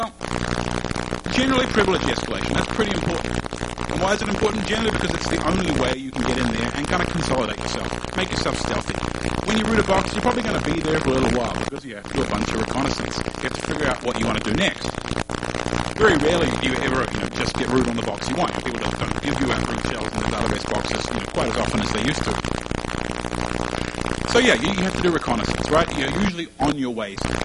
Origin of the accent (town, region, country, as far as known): New Zealand